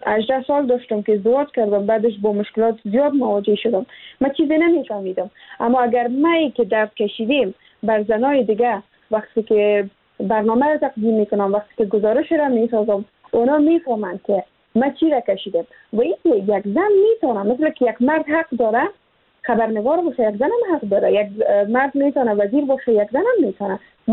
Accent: Afghanistan; moved away; ما پس از این که از افغانستان بر آمدم

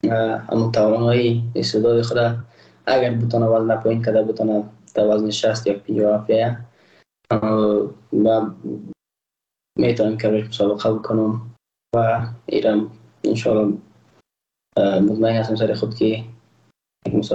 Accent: Afghanistan; من تاجک نیستم، احساس کردم ما روزبلاک پرشتین نیستم، ما یک افغان هستم و اما یک ملت هستیم

